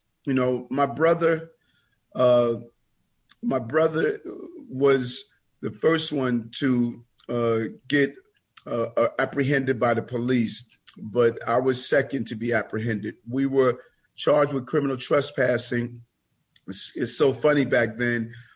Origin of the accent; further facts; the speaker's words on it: Queens, New York, United States; also born or lived in Brooklyn; Yes, in South Jamaica, Queens, right outside of St. Albans, Queens.